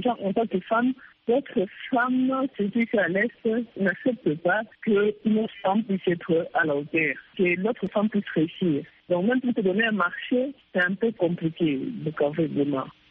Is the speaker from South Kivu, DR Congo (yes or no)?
yes; Bukavu, South Kivu, DR Congo; je suis rentrée chez moi à Bukavu pour ouvrir mon entreprise